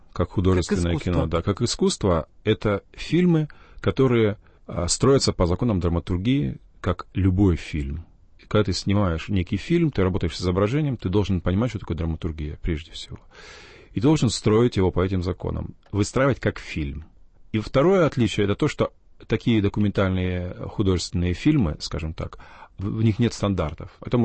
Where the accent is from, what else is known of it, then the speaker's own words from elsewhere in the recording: Kazakhstan; moved away as an adult; я не только родился в Казахстане, я 28 лет прожил там, знаете, это фактически всю сознательную жизнь свою.